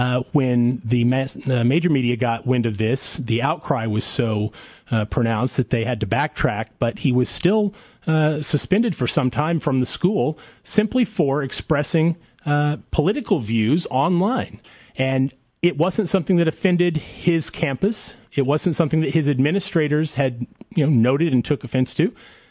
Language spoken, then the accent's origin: English; Tulsa, Oklahoma, United States; Yeah, this one was kind of fun because Tulsa is actually my hometown, and so this is the first opportunity I've had since joining the center to muzzle my local university.